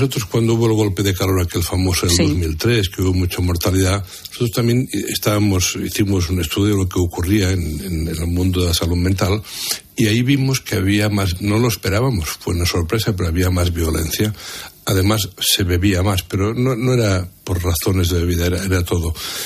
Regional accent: Portbou, Catalonia, Spain; yo por ejemplo un tiempo estudié mucho la tramontana, que en mi pueblo original, que es Portbou, pues claro, allí estuve de médico un tiempo

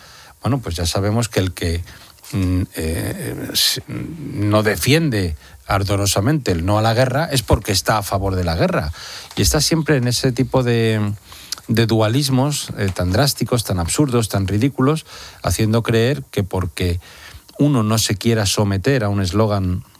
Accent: Huelva, Andalusia, Spain; Yo es que yo como andaluz...

